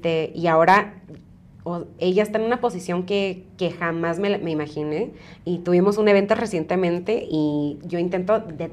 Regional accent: Brighton, Colorado, United States; born there; por eso les digo que nací en Brighton, Colorado, por si no me creen.

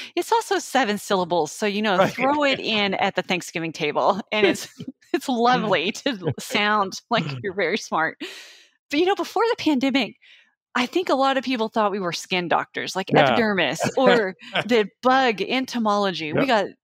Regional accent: New Mexico, United States; I grew up in Eastern New Mexico.

